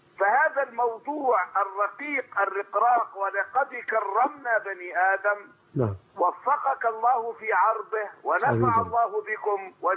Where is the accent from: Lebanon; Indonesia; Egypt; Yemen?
Egypt; الإعلاميين اللي عندنا في مصر